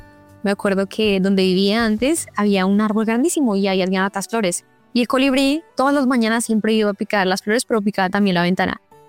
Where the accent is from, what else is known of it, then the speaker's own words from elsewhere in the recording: Bogotá, Colombia; born there; yo nací en Bogotá, Colombia, pero mis papás, los papás de mi mamá son de Boyacá y los papás de mi papá son de, okay, no me acuerdo de dónde, pero desde otro lado, no de Bogotá.